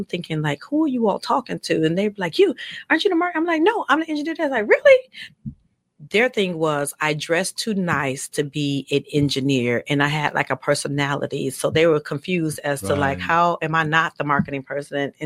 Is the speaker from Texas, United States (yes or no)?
no; Muskegon Heights, Michigan, United States; because I wasn't born in Detroit. I wasn't born in Grand Rapids. I was like, I'm literally from Muskegon Heights.